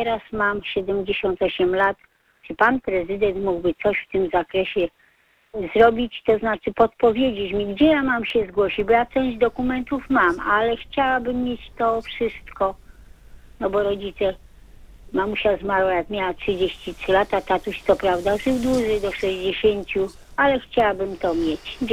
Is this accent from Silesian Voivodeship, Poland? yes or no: no; Radomsko, Łódź Voivodeship, Poland; born there; ja jestem urodzona w Radomsku